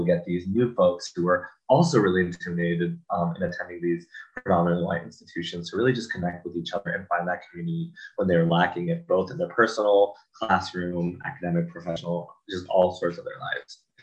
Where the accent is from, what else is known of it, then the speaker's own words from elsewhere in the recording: Denver, Colorado, United States; And so I grew up all around Denver metro area, you know, Thornton, Aurora, Denver, graduated down in Aurora before coming to Sea Boulder.